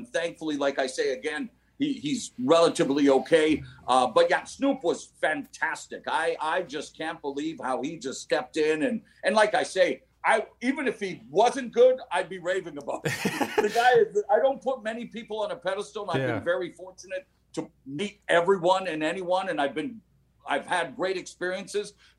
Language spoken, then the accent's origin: English; Vancouver, British Columbia, Canada; I started my career at 16 in my hometown of Vancouver